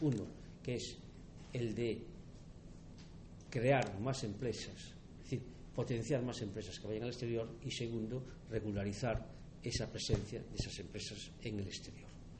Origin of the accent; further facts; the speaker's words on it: Galicia, Spain; Tenemos que estar como gallegos, yo creo que orgullosos